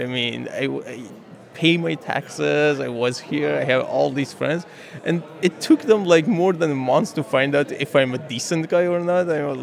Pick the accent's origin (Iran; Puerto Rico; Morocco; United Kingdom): Iran; English is a second language; moved away as an adult; now in Austin, United States; I'm from Iran. I'm a student. I'm not a terrorist. I'm not scary.